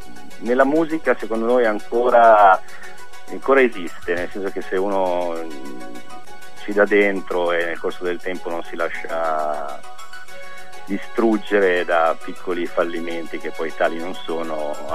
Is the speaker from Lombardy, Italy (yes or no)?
yes; Varese, Lombardy, Italy; Noi siamo di Varese, quindi di una piccola, piccola città, che però ha il brutto vizio di sentirsi metropoli